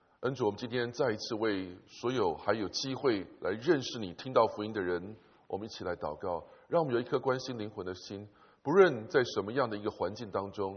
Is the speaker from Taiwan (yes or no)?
no; China; 今天可以说是我们中国人这个几大节日之一的中秋节的前夕